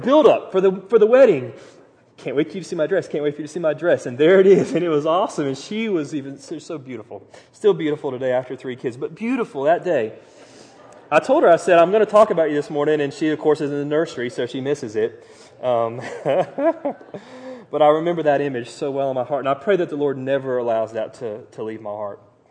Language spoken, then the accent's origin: English; Titusville, Florida, United States; I grew up in Titusville. Those of you know that's the shuttle and Dixie Crossroads area.